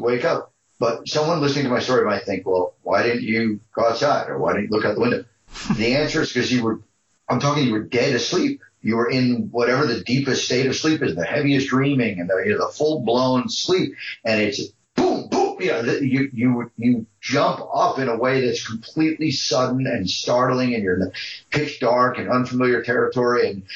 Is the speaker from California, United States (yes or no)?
no; Long Island, New York, United States; I grew up on Long Island, but my father, you know, since I was a child, had a weekend place way upstate New York